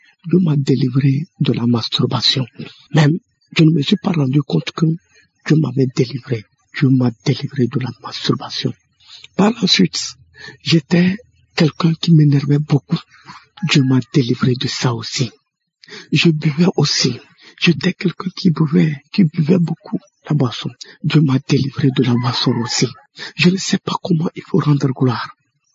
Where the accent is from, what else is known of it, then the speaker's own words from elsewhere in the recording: Togo; Je suis un Togolais vivant au Togo.